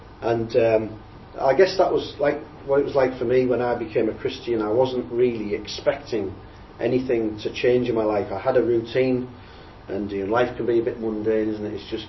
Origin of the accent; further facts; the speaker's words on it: Middlesbrough, North East England, United Kingdom; So we're from Middlesbrough, which is a little town just near Norway, a few hundred miles north of me.